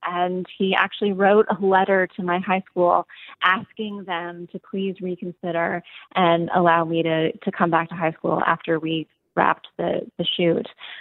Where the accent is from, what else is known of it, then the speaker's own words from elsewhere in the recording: Canada; Yeah, so I'm Canadian.